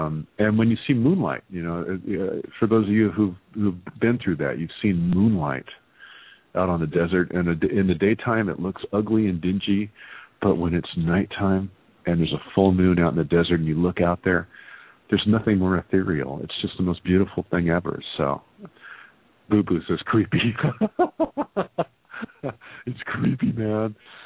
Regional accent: El Paso, Texas, United States; You know, I was born in El Paso, Texas, and grew up around deserts.

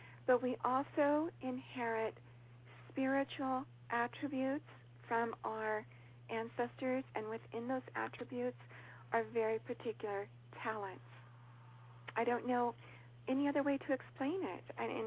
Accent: California, United States; I grew up here in Southern California.

